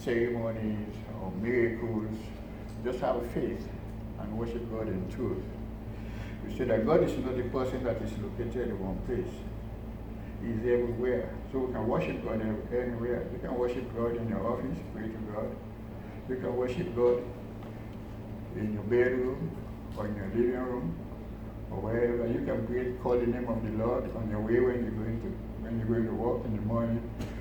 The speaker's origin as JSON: {"language": "English", "country": "Sierra Leone", "said": "I'm from a different country. I'm from Sierra Leone, by the way."}